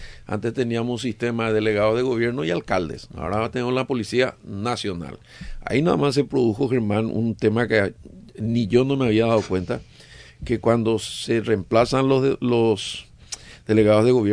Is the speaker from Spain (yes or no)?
no; Ecuador; Nosotros tenemos 54. Tenemos una masacre en Guayaquil.